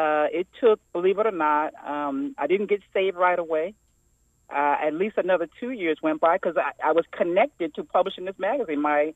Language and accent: English; New Jersey, United States; I grew up in a small community in New Jersey near Trenton. In that area, I grew up in a Christ-centered home.